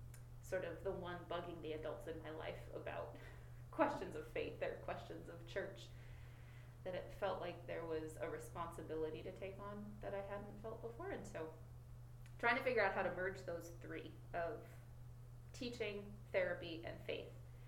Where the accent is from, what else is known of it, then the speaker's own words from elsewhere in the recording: Fairbanks, Alaska, United States; Well, I grew up in Alaska. My folks and my little brother still live there and loved it. Loved living in a village, loved living in the bustling metropolis of Fairbanks, Alaska